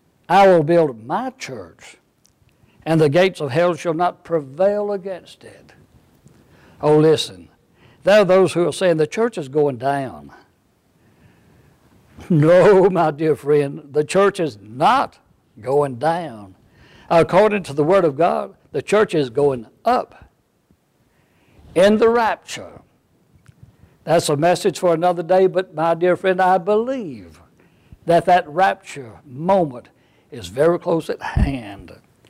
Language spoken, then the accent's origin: English; United States; born there; my citizenship is not of this world, though I'm an American by birth.